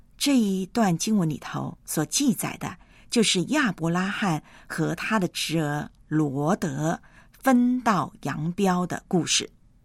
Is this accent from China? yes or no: no; Taiwan; now in Hong Kong; 那么，就算呢是华人呐、有内地来的同胞，有像我这样从台湾来的同胞，也有香港这边的本地人。